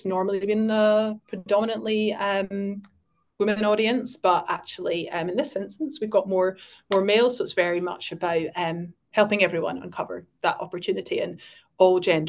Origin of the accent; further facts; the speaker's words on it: Scotland, United Kingdom; And I'm Scottish as well, so my pronunciation is all over the place.